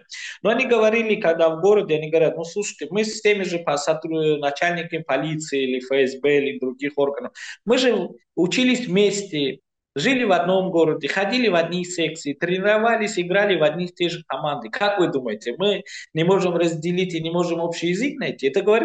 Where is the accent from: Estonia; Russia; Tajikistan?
Tajikistan; я из Таджикистана